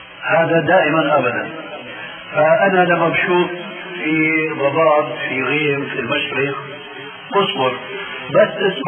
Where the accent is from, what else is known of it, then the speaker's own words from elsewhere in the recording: Damascus, Damascus Governorate, Syria; كما يقولون عندنا في الشام